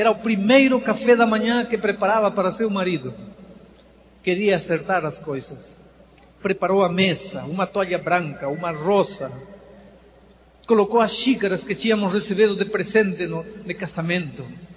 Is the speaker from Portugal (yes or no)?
no; Peru; Portuguese is a second language; Eu nasci e cresci na serra, sem comer muita fruta.